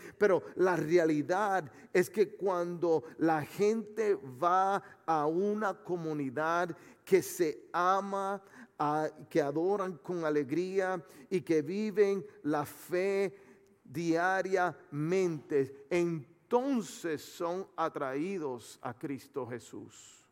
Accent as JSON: {"language": "Spanish", "country": "Puerto Rico", "also_born_or_lived": "Florida", "lives_now": "Texas, United States", "said": "Cuando llegamos aquí a Texas, nosotros no somos de aquí, somos de la Florida, originalmente de Puerto Rico. Y cuando llegamos aquí a Texas, llegamos el 31 de diciembre del 2022."}